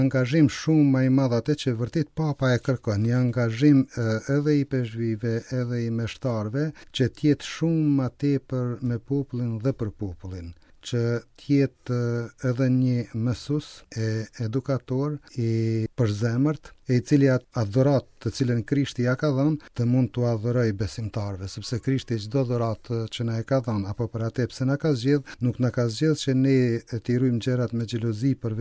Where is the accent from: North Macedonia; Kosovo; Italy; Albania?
Kosovo; born there; i thash që jam shqiptar dhe që jam i lindur në Kosovë